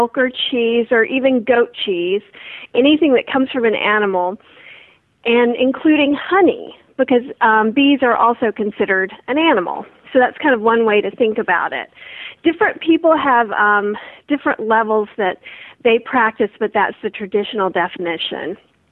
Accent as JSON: {"language": "English", "region": "North Carolina", "country": "United States", "also_born_or_lived": "New Orleans / New York / St. Louis", "said": "because I lived in New Orleans for 12 years. I'm from North Carolina."}